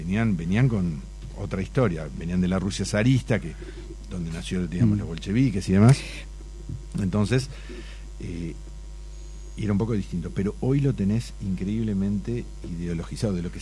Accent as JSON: {"language": "Spanish", "country": "Uruguay", "said": "este no es el Uruguay que todos queremos. Nosotros como uruguayos estamos acostumbrados a otra cosa."}